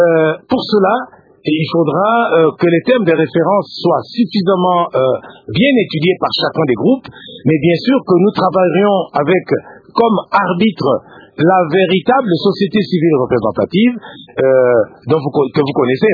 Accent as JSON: {"language": "French", "region": "Kongo Central", "country": "DR Congo", "said": "Chez nous, au Bas-Congo, la palabre fait partie du moyen de résoudre les conflits."}